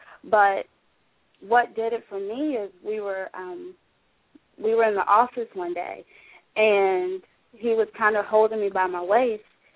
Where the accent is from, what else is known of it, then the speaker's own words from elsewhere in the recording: Virginia, United States; I'm from Virginia